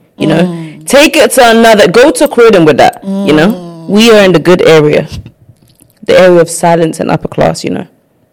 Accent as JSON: {"language": "English", "country": "Nigeria", "said": "I have these new Nigerian neighbors. I'm Nigerian, love them."}